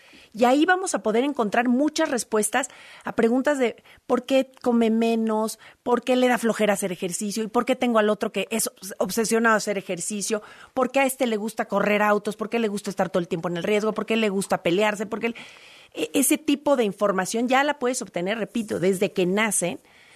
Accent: Mexico; ¿Cómo somos los mexicanos?

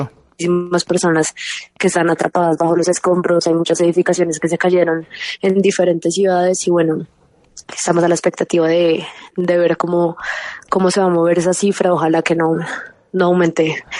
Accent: Colombia; por supuesto pues como colombiana no me queda más que desearle a este gobierno

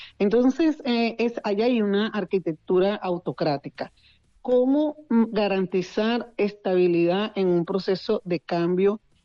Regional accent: Venezuela; a mí como venezolana me interesa muchísimo

